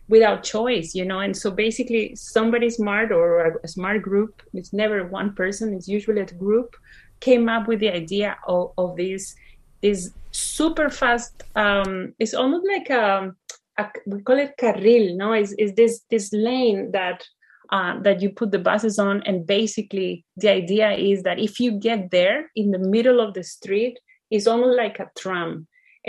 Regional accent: Costa Rica; English is a second language; also born or lived in United States; now in Europe; I actually, because I am from Costa Rica, from Latin America, and because I live in Europe and I lived in the US, I have a kind of triangle in my head

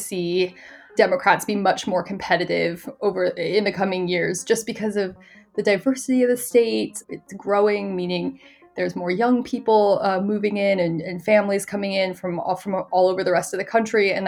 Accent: Arizona, United States; So I'm from Arizona.

